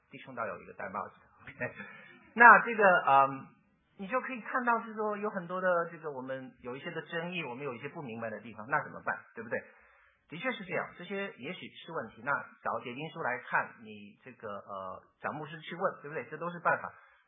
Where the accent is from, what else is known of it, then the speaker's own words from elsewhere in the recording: Shanghai, China; 所以你知道我是从上海出来的，这个上海人很喜欢讲说吵架